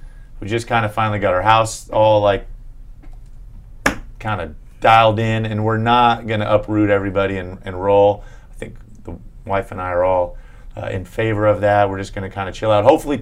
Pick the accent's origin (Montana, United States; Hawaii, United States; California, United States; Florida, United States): California, United States; San Diego; So I grew up playing a lot of soccer. I grew up soccer in San Diego is like king.